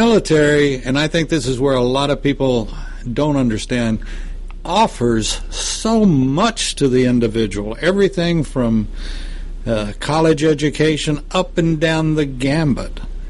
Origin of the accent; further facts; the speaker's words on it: United States; I am an American.